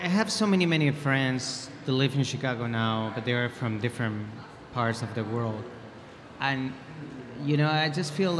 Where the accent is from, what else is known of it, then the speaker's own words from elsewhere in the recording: Madrid, Community of Madrid, Spain; I was born and raised in Spain, in Madrid.